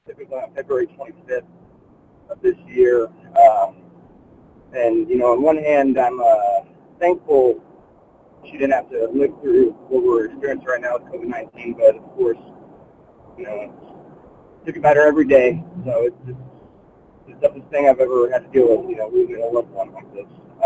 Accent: San Antonio, Texas, United States; I'm from San Antonio.

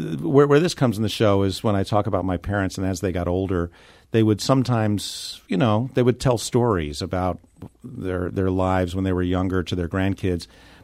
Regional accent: Hicksville, New York, United States; Long Island, Hicksville, Long Island, New York. The town was actually called Hicksville.

